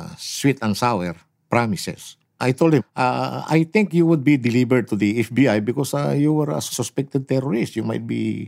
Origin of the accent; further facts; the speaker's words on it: Bugallon, Pangasinan, Philippines; One of my classmates baptized me that name because it was taken from my hometown, named